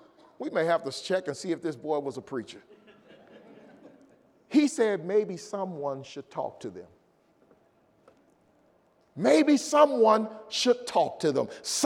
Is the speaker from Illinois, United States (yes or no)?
yes; Illinois, United States; Now, I'm from Illinois, so the Sears Tower, I understand, is 108 stories.